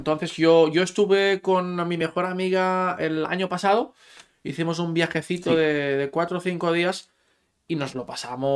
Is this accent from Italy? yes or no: no; Barcelona, Catalonia, Spain; Yo soy de Barcelona